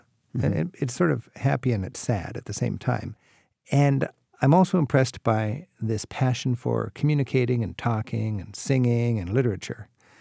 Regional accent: Ireland; as an Irishman, you think of Daniel O'Connell at Tara

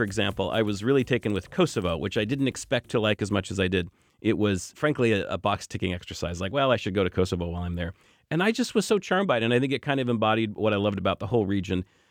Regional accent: United States; And as an American, I felt like it's busy, but where are all the Americans, you know?

